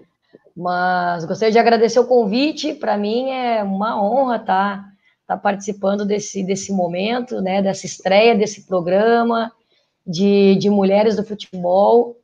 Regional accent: Porto Alegre, Rio Grande do Sul, Brazil; Eu sou gaúcha, sou de Porto Alegre

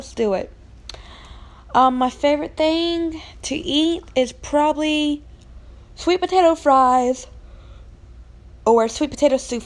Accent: Spartanburg, South Carolina, United States; now in Valdosta, United States; I live in Valdosta, Georgia. I am originally from Spartanburg, South Carolina, but I've lived in the South my whole entire life.

